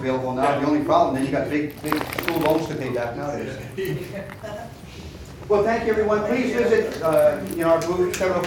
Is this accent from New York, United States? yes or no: no; Hawaii, United States; Obama's from Hawaii. I'm from Hawaii. Maybe I'd be better.